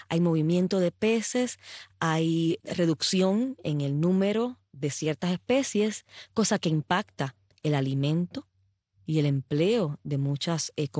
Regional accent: Puerto Rico; yo me crié en Puerto Rico y sabíamos cuál era el patrón de un huracán cuando venía formándose en el Atlántico

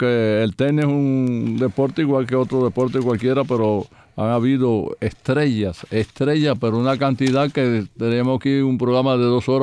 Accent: Victoria de las Tunas, Las Tunas, Cuba; born there; Que en Victoria de las Tunas, donde yo nací, no me han puesto una peña.

